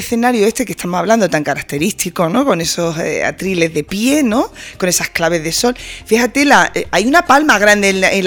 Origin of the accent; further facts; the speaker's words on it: Montejaque, Andalusia, Spain; A ver, mi pueblo es Montejaque